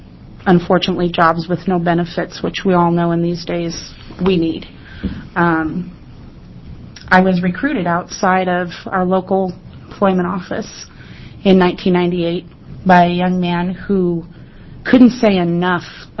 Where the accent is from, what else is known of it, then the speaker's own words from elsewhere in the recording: Albany, New York, United States; I'm from Albany, and I'm a 1999 graduate from BCTI.